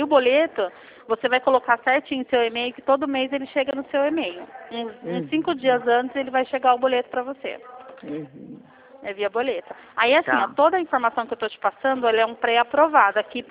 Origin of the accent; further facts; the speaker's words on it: Campinas, São Paulo, Brazil; Nós somos do interior de São Paulo, Campinas.